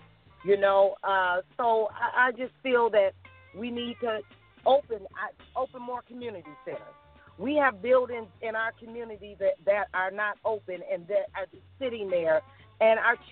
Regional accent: Chicago, Illinois, United States; now in Minnesota, United States; myself being born and raised in Chicago, I do know what he's talking about. Being 52 years old, I do know

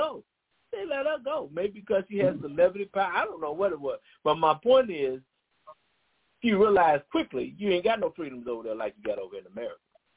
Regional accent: Chicago, Illinois, United States; also born or lived in New York; I know in my city, I was born and raised in Chicago and New York, they saying, look here, man

